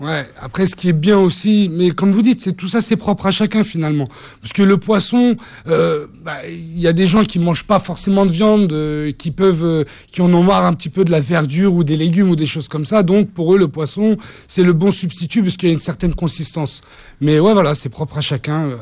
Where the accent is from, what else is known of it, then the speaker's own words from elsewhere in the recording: France; je suis français avec des origines levantines